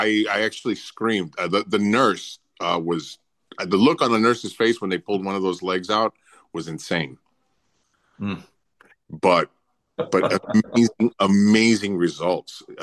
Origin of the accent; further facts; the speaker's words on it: Bronx, New York, United States; My Pete, I'm from the Bronx. I transplanted here to Florida, so it's still kind of getting used to.